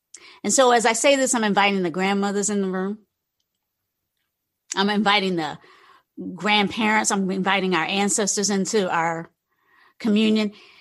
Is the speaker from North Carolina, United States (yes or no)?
yes; North Carolina, United States; also born or lived in Virginia; now in San Francisco, United States; So some of you know I've come from the South. I live in San Francisco now, but I come from North Carolina and Virginia.